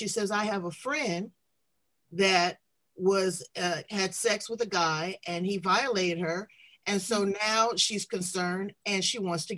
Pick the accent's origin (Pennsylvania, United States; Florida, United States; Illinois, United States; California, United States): California, United States; Los Angeles; I'm from South Central LA.